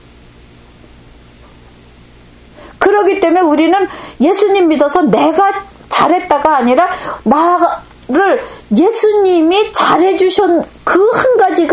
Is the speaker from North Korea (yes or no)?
no; South Korea; now in Japan; 제가 한국인으로서의 그 민족 감정을 넘어서지 않으면은